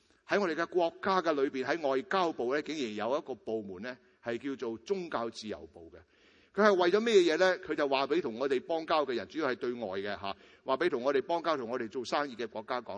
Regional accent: Canada; 我作为一个加拿大人，我系应该以自己嘅国家为荣

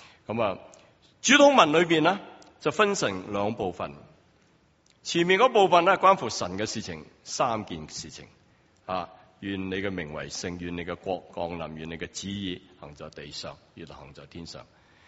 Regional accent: China; 我哋中国人成日都话有仇不报咧，非君子

